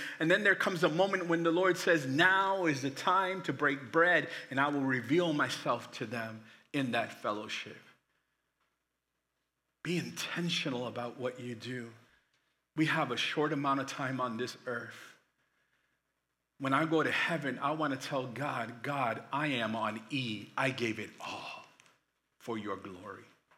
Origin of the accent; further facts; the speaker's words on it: Boston, Massachusetts, United States; Like I'm from Boston. I'm from the hood.